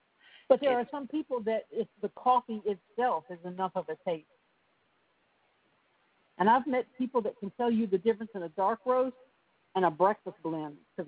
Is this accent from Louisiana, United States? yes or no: yes; Louisiana, United States; I'm from South Louisiana, so we love strong coffee.